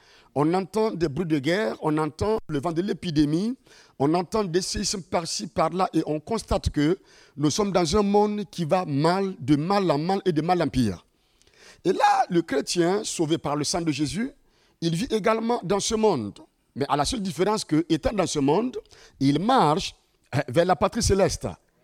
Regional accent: Ouagadougou, Centre, Burkina Faso; Je viens du Burkina Faso, un petit pays situé en Afrique de l'Ouest, précisément à Ouagadougou.

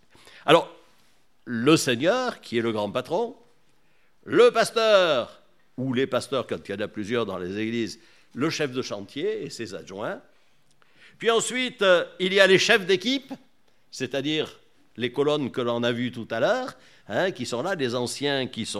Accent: Hyères, Provence-Alpes-Côte d'Azur, France; Dieu nous a conduits en 1991 à Hyères-les-Palmiers, puisque nous venons de Hyères-les-Palmiers.

